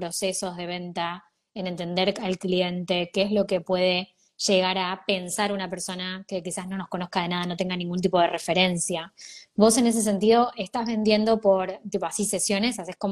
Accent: Argentina; now in Spain; O porque soy argentina tengo que vender solo a Argentina.

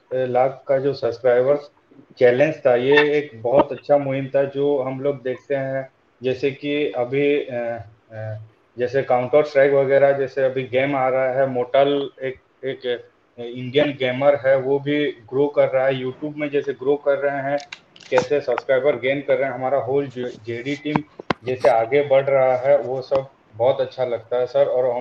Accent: Odisha, India; मैं उड़ीसा से हूँ, सनातन से जुड़ा हुआ आदमी हूँ सर, ब्राह्मण परिवार से हूँ

